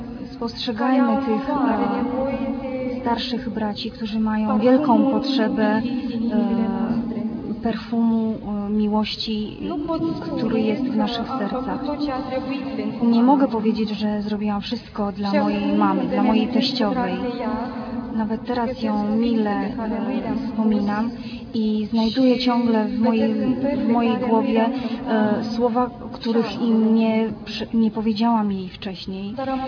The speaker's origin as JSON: {"language": "Polish", "country": "Moldova", "said": "z Mołdawii."}